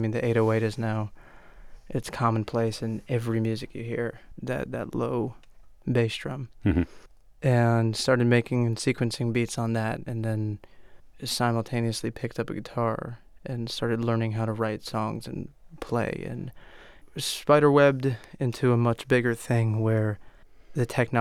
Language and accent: English; Miami, Florida, United States; I grew up in Miami.